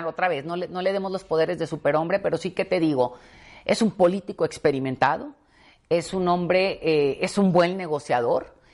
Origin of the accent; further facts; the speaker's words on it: Sinaloa, Mexico; yo soy de Sinaloa